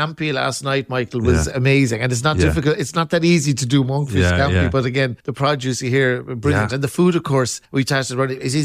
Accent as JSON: {"language": "English", "town": "Cork", "region": "Munster", "country": "Ireland", "said": "I mean, I'm from Cork myself, but beautiful parts of the world."}